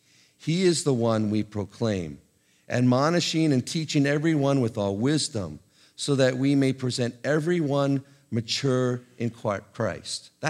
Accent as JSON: {"language": "English", "country": "Hong Kong", "tie": "born or raised there", "said": "In the 1960s, I was growing up in Hong Kong."}